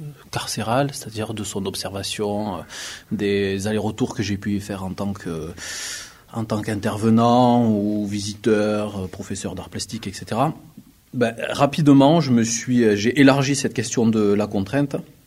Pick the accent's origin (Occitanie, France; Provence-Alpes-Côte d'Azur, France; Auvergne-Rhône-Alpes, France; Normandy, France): Occitanie, France; Lavaur; born there; je suis artiste, j'ai 36 ans, je suis né dans le Tarn, dans une petite ville qui s'appelle Lavaur